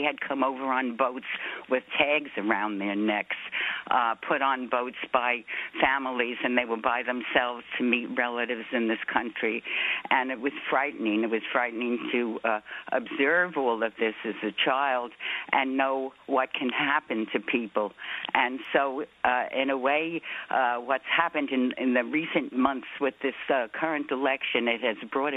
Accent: New York City, New York, United States; Yes, I grew up in New York City during World War II, and the greatest impression that was made upon me were all the refugees coming in from Europe

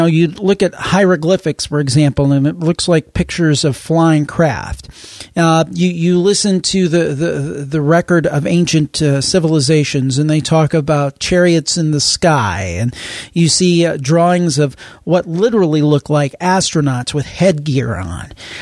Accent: Ohio, United States; 13 spooky and some of them supernatural stories from my home state, the state of Ohio.

